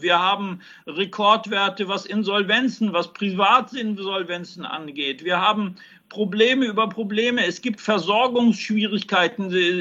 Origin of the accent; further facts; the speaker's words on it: Germany; Ich habe die Hoffnung für meine Heimat Deutschland